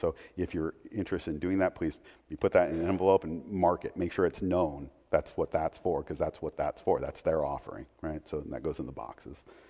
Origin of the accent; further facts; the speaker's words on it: Portland, Oregon, United States; I grew up in Rip City